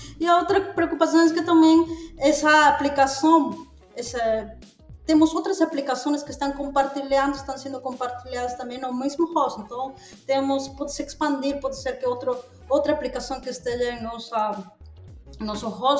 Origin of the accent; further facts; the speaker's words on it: Peru; Eu sou do Peru.